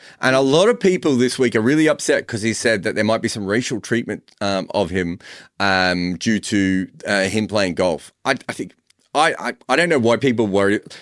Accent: Australia; now in England; I know this being an Australian in England

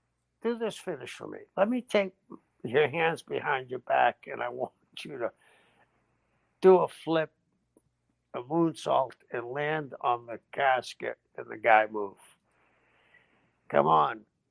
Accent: Boston, Massachusetts, United States; also born or lived in Cambridge; When I was a kid growing up in South Boston and in Cambridge and all of it

